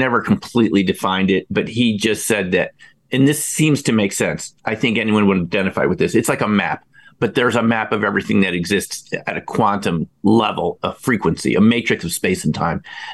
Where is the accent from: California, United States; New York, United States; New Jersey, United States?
New York, United States; And keep in mind, I grew up near the Hudson Valley.